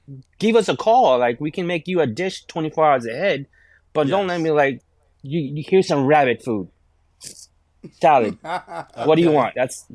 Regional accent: Philippines; Because I grew up in the Philippines not eating at all.

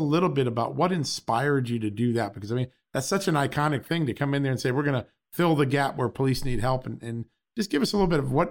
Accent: New York, United States; When I was growing up in New York, I remembered Curtis Sliwa and his efforts to clean up the subways

